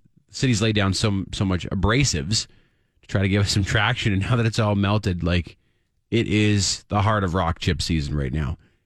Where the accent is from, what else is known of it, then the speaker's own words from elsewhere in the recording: Canada; It's so painful as a Canadian to see that.